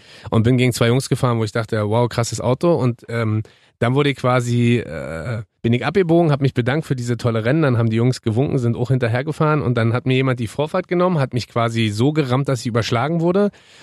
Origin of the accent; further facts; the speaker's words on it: East Germany, Germany; ich bin ja im Osten groß geworden